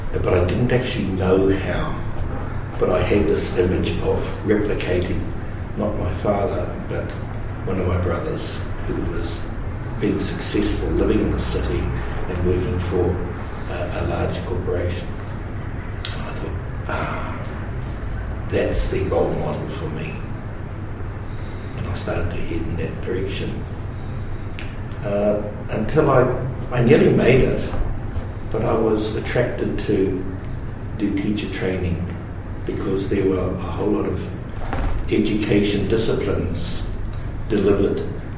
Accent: Raglan, Waikato, New Zealand; I grew up from Hamilton. I grew up in Raglan and near Kawhia as well, right by the beach.

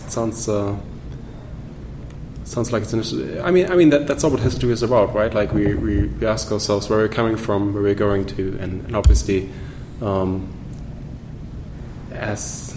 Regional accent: Germany; English is a second language; I grew up in Germany, in a very rural area, very close to the Netherlands.

